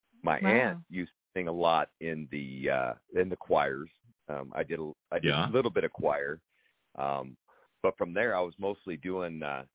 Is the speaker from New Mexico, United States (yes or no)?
no; Tacoma, Washington, United States; now in Las Vegas, United States; I grew up in Tacoma, Washington. I actually grew up in the suburbs, Puyallup, Orting, Packwood, Elby area. That's where my roots are.